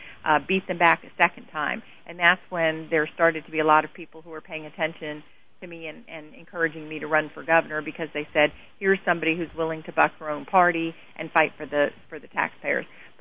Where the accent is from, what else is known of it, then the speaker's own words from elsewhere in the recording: Lakeland, Florida, United States; My hometown of Lakeland that I represent